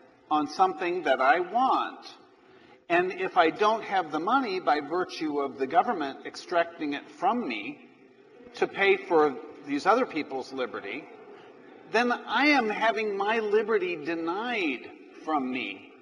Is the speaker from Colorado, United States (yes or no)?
no; Missouri, United States; We're both from Missouri.